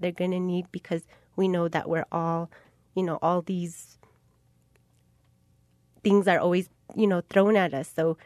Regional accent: New Mexico, United States; I'm from Kochti, Kiwa and Oke Wenge. I reside in Kiwa, but I'm from both communities

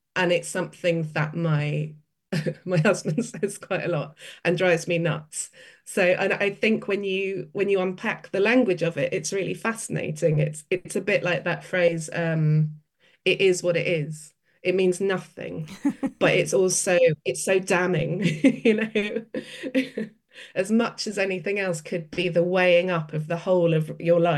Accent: United Kingdom; I think it comes from being half Australian, but living for most of my life in the UK.

